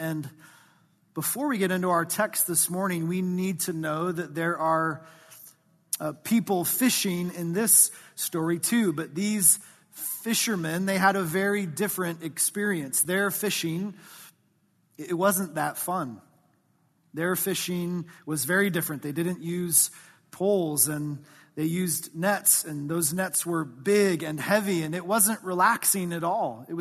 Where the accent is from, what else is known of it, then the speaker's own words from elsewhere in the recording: Midwest, United States; I loved fishing as a little kid growing up in the Midwest. I was just blessed to have a lake pretty close to our house